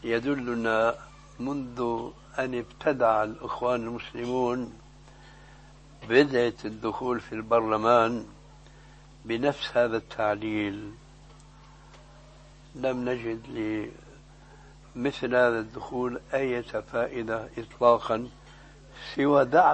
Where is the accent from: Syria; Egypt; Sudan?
Syria; كما يقولون عندنا في سوريا خليط مليط